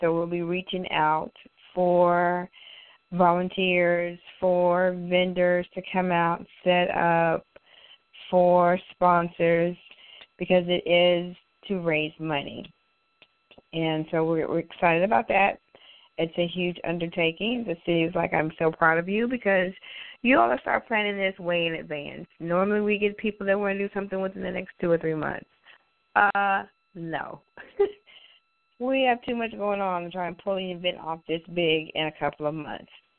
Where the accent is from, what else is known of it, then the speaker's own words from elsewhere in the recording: Texas, United States; I want to bring them into an atmosphere that speaks Texas because I'm a Texan.